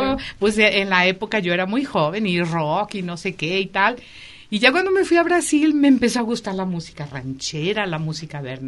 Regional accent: Xalapa, Veracruz, Mexico; moved away as an adult; now in Brazil; Sí, con 21 años me casé con un brasileño, acababa yo de terminar mi licenciatura en Historia

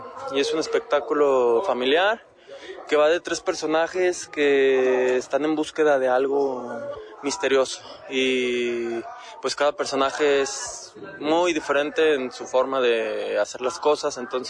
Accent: Mexico; also born or lived in Portugal; Somos mexicanos casi todos, pero yo junto con mi compañera María Gamero formamos la compañía cuando vivimos en Portugal un tiempo.

